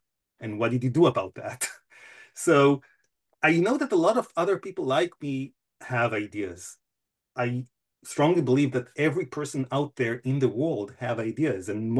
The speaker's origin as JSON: {"language": "English", "country": "Israel", "tie": "born or raised there", "moved": "as an adult", "lives_now": "United States", "said": "growing up in Israel, we were told and taught to be part of the community, to always contribute, to always volunteer."}